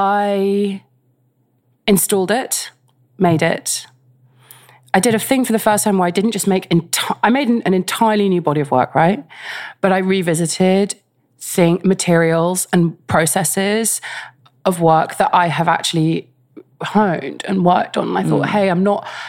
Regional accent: London, United Kingdom; I grew up in West London.

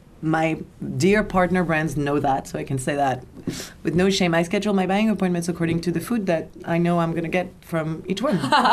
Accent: Paris, Île-de-France, France; English is a second language; maybe because I was born and raised in Paris

